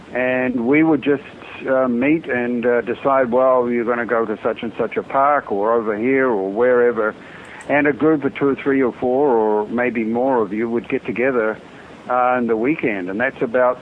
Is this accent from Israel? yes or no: no; New Zealand; born there; There wasn't a lot of money to go around, and I was born in New Zealand.